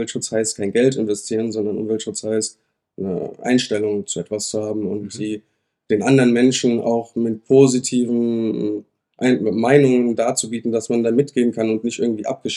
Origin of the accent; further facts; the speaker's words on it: Rüsselsheim, Hesse, Germany; Ich bin in Rüsselsheim geboren, bin hier zur Schule gegangen, habe meine Ausbildung zum Einzelhandelskaufmann gemacht, ja, und wohne schon mein Leben lang eigentlich